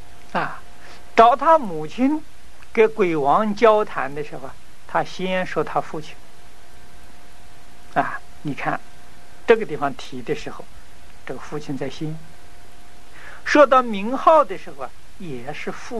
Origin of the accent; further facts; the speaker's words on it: China; 那么这也是我们中国人自古以来啊就与